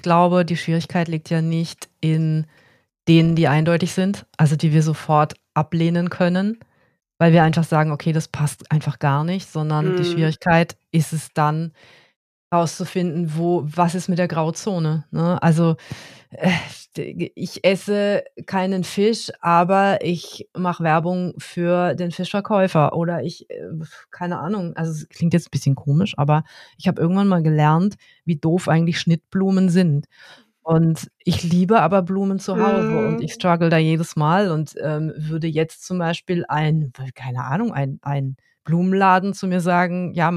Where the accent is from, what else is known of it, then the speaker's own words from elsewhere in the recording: Karlsruhe, Baden-Württemberg, Germany; ich komme aus Karlsruhe